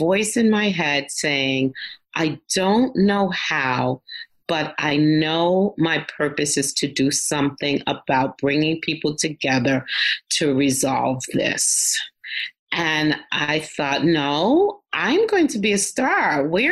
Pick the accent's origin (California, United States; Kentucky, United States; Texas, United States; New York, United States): New York, United States; New York City; I am definitely a New Yorker.